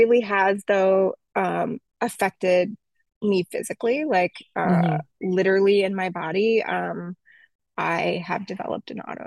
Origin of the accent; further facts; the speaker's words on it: South Dakota, United States; But I grew up in South Dakota, and the town there was, I think about 125,000 people.